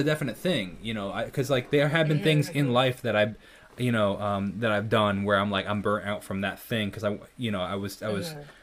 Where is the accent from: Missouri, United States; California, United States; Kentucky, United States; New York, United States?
New York, United States; Long Island; Born and raised in New York, Long Island, New York.